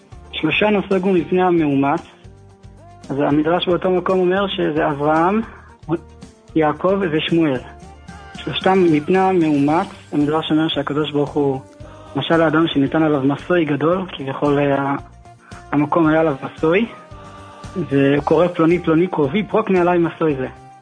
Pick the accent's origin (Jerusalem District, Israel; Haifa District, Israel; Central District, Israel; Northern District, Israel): Jerusalem District, Israel; אזור ירושלים.